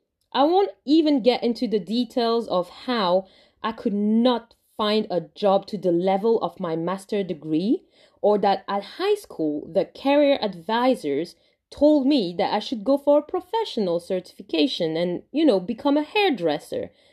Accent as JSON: {"language": "English", "country": "France", "tie": "born or raised there", "lives_now": "London, United Kingdom", "said": "I am a tan-skinned Muslim woman born and bred in France. The unfortunate reality is that discrimination and racial brutality were a part of my day-to-day. Thankfully, I decided to move to London, where difference is more accepted."}